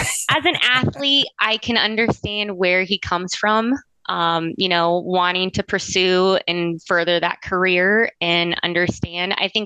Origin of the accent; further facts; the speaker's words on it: Ohio, United States; So I am from Northeast Ohio.